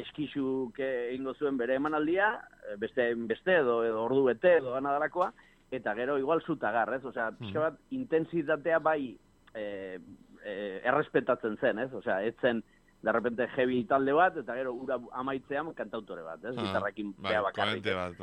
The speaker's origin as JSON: {"language": "Basque", "town": "Errenteria", "region": "Basque Country", "country": "Spain", "said": "ni aipatu duzuen bezala Errenteriakoa naiz"}